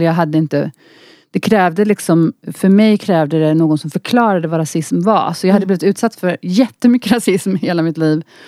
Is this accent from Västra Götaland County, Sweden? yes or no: yes; Västra Götaland County, Sweden; also born or lived in Iran; jag har vuxit upp i Bildal eller Kullavik där jag bor.